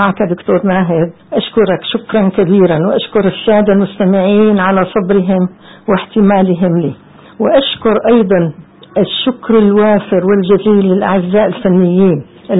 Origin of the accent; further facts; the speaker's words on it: Jableh, Latakia Governorate, Syria; عن الساحل السوري أو ربما عن جبلة بالتحديد، وأعني بجبلة مدينتي